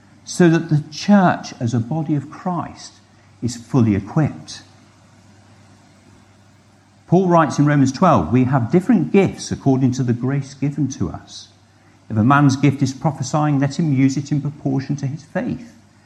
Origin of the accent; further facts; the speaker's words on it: United Kingdom; That's tricky, being a Brit.